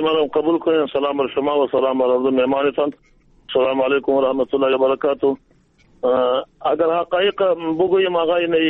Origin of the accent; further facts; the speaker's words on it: Afghanistan; ما افغان هستیم که دود و دستوری خودا داریم یا کلتوری خودا داریم